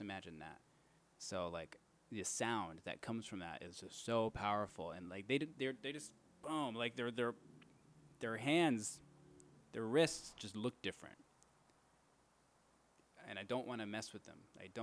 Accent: Georgia, United States; cause I grew up partly in Georgia, where my dad was one of the main ballet teachers at the Atlanta Ballet School.

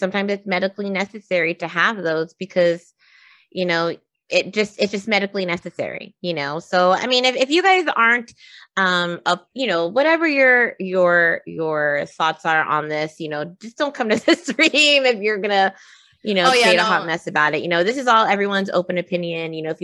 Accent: Philippines; Well, I'm also Filipino

